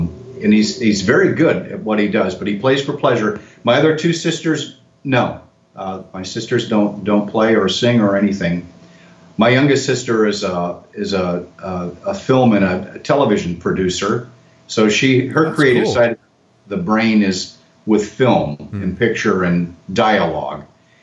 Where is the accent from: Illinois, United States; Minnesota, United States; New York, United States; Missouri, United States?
Illinois, United States; Cedarville; I'm from Cedarville, Illinois. It's right at the top of the state near the Wisconsin border. And it's about 50 miles south of Madison, Wisconsin.